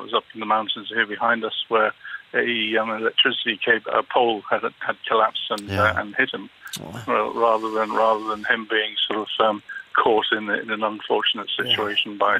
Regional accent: Blackrock, Leinster, Ireland; now in Greece; I'm originally from Blackrock in Dublin.

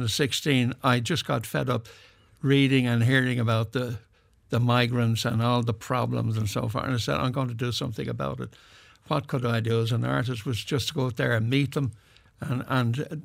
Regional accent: Ireland; Yes, it was a meeting of two cultures, really, me as an Irish person

